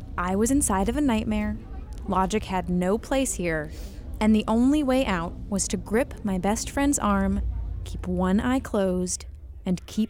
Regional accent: Massachusetts, United States; It was in a warehouse by the DMV in the town where I grew up in Massachusetts. I was 14.

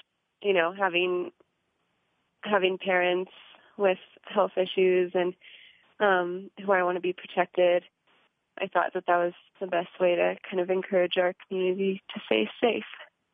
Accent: Carbondale, Colorado, United States; I was born and raised in Carbondale.

